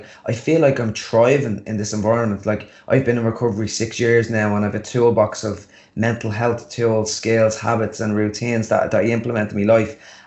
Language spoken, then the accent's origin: English; Dublin, Leinster, Ireland; also born or lived in Canada; We moved home from Canada. We moved to a sort of poor area in Blanchardstown in Dublin city.